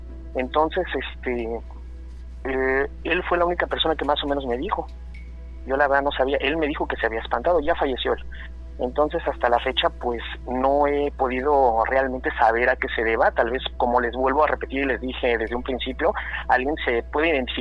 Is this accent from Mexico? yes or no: yes; Nezahualcóyotl, State of Mexico, Mexico; now in Veracruz, Mexico; aquí radico actualmente, pero pues yo soy del Estado de México, soy de Ciudad Neza, pero ya radico actualmente aquí en Veracruz.